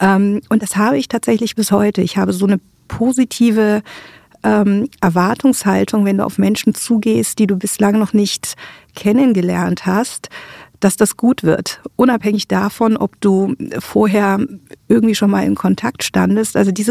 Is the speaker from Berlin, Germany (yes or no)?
no; Bonn, North Rhine-Westphalia, Germany; born there; wir sind in Bonn geboren, meine Geschwister und ich